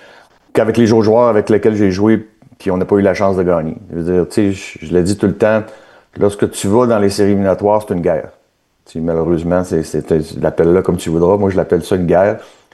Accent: Quebec, Canada; moi, je viens du Québec, je viens au Canada.

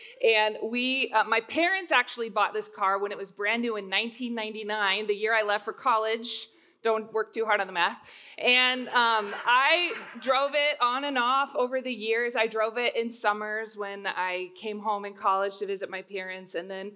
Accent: Alaska, United States; I'm from Alaska, and so I was traveling out to churches on the weekends all over the state

